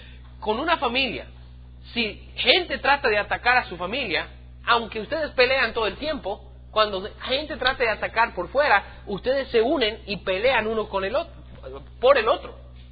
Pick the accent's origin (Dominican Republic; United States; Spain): United States; Spanish is a second language; en mi pueblo, en los Estados Unidos, en mi país, hemos tenido mucha libertad